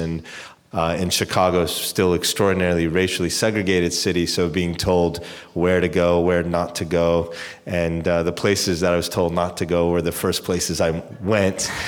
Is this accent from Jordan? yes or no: yes; Amman, Amman Governorate, Jordan; also born or lived in Europe; Well, so backing up, I guess, a little, I was born in Amman.